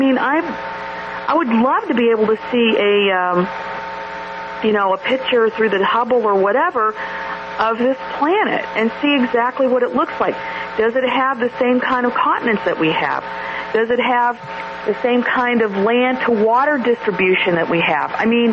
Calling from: Columbus, Ohio, United States; Hi, Kevin. … from Columbus.

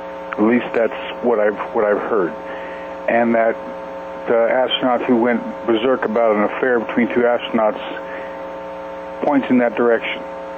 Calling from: Wyoming, United States; from Wyoming.

